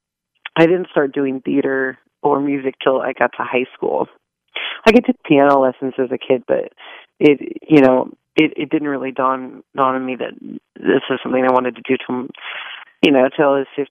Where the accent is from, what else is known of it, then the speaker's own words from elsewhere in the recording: Denver, Colorado, United States; moved away as an adult; But yeah, I grew up in Denver, Colorado.